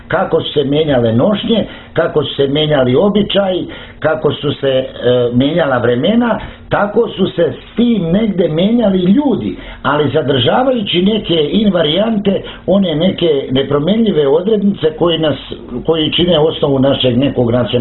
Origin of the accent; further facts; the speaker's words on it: Sarajevo, Federation of Bosnia and Herzegovina, Bosnia & Herzegovina; born there; zaista ja sam rođen u Sarajevu